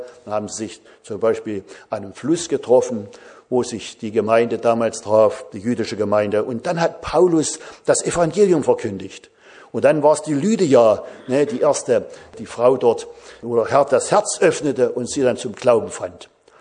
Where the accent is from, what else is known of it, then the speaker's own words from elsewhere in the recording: Thuringia, Germany; Das war bei mir während einer Evangelisation in einer ganz kleinen Gemeinschaft damals, wo ich herstamme aus Thüringen.